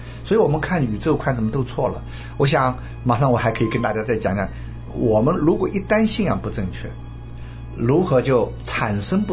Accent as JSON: {"language": "Chinese", "country": "China", "said": "像我们中国来讲，人家问他死他就说不知道"}